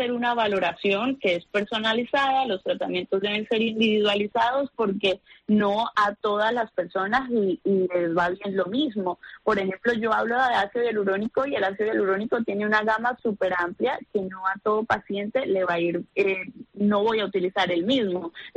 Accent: Colombia; moved away; Pues imagina que yo vengo de Colombia, ¿no? Para nosotros todo el año puede ser verano.

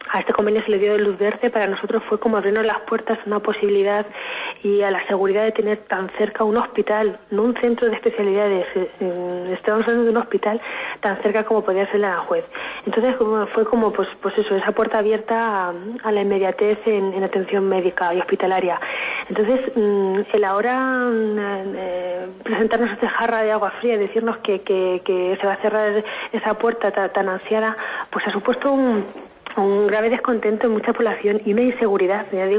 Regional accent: Castilla-La Mancha, Spain; yo lo que como ciudadana, como castellano manchega y como española

